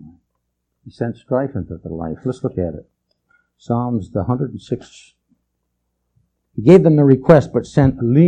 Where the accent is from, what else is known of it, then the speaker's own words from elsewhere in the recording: Western Canada, Canada; of course I was raised in Western Canada